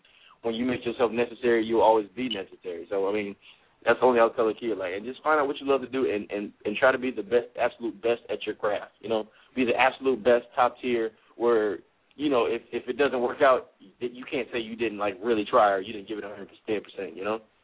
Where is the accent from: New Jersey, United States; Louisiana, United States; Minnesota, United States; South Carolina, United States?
South Carolina, United States; born there; I grew up in an environment, like I was born in South Carolina, where you live the formula.